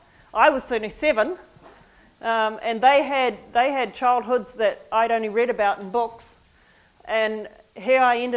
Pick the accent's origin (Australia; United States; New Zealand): New Zealand; now in Cambodia; I'm a Kiwi and proud of it. I don't have the accent, you do. And I've been in Cambodia nearly 6 years now